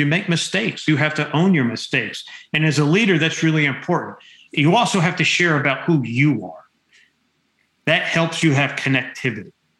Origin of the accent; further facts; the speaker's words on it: New Jersey, United States; I grew up in New Jersey. My dad was a steam fitter, blue collar guy. I worked in body shops. I'm just a northern redneck.